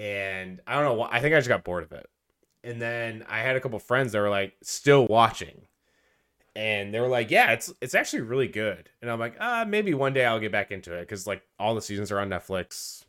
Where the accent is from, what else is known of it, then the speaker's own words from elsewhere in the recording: New York, United States; And I'm like, no, I'm from New York.